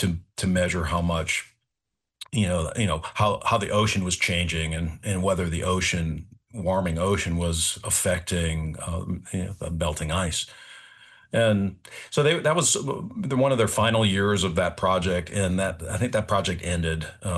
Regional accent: Minnesota, United States; I'm originally from Minnesota

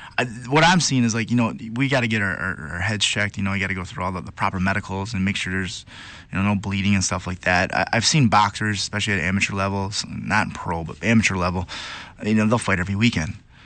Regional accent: East Lansing, Michigan, United States; How I got started is, you know, I grew up in East Lansing.

